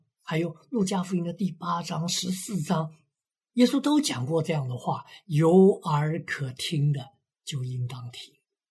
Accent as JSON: {"language": "Chinese", "country": "China", "said": "我们中国人常说，有些人听话是耳旁风"}